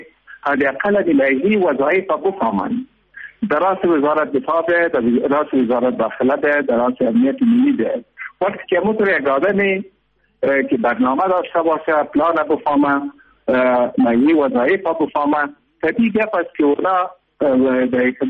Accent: Afghanistan; ما افغان هستیم و افغانستان هست

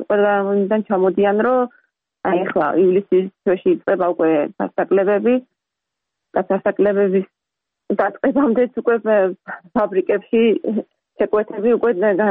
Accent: Batumi, Adjara, Georgia; born or raised there

